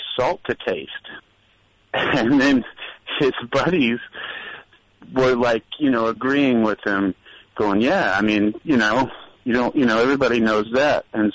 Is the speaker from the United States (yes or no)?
yes; Indianapolis, Indiana, United States; I'm from Indianapolis, and so the Colts were playing that night on TV